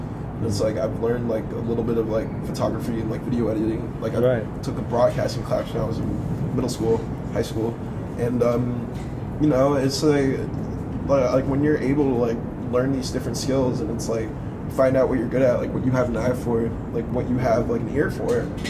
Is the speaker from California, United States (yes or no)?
yes; Carlsbad, California, United States; I grew up in Carlsbad.